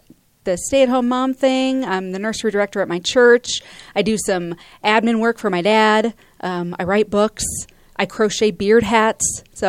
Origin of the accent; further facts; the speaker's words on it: Colorado, United States; also born or lived in Nebraska; I was born and raised here in Colorado.